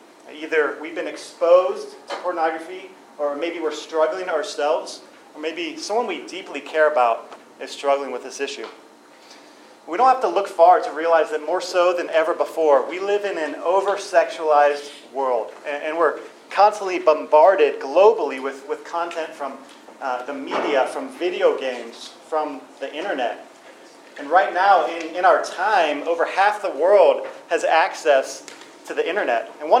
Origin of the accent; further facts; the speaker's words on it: Richmond, Virginia, United States; I hail from Richmond, Virginia. If you haven't heard of Richmond, Virginia, it's actually the third most tattooed city in the U.S.